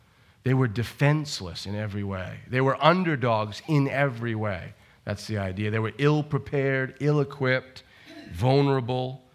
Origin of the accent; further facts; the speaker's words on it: Machias, Maine, United States; And then I remember I came back to Machias, man, like at least my hometown's different. We're so isolated, we're far removed.